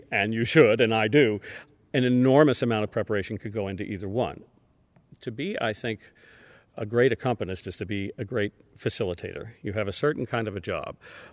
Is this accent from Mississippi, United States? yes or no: no; Philadelphia, Pennsylvania, United States; Yeah, I grew up in Philadelphia. I went to the Philadelphia Musical Academy, then to the University of the Arts, spent a summer or two in Europe studying early music